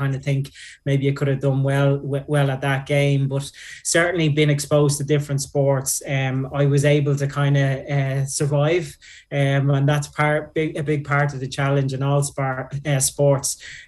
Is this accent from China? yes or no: no; Dublin, Leinster, Ireland; I grew up in Finglas